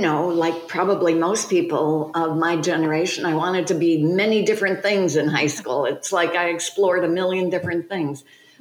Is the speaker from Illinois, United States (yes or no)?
yes; Chicago, Illinois, United States; Yeah, I am from Chicago.